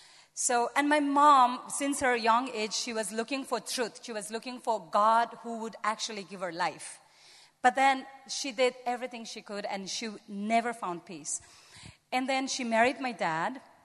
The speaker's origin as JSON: {"language": "English", "country": "Bhutan", "second_language": "English", "said": "I'm from Bhutan, so If some of you don't know where Bhutan is, it's in southeast side of Asia. It's between China, Nepal, and India."}